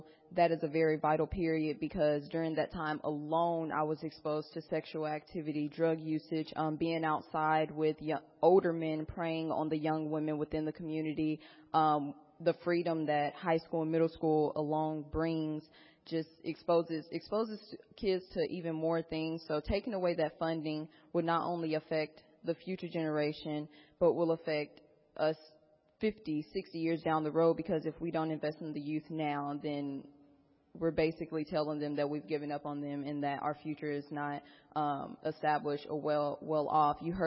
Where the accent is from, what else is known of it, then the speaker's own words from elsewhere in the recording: Dallas, Texas, United States; I am from the North Dallas area. I've attended multiple schools from elementary, middle school to high school across North Dallas to Richardson.